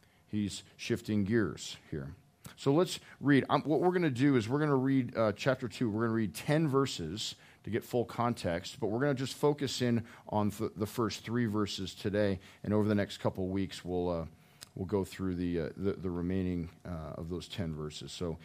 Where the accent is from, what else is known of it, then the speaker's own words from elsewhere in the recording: Boulder, Colorado, United States; I was born and raised in Boulder. Boulder is very transient that way.